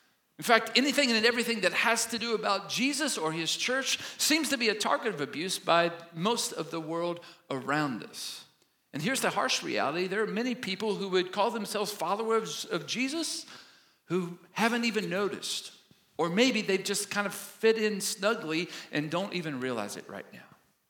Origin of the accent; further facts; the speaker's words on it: Kentucky, United States; Now, remember, I grew up in Kentucky, right?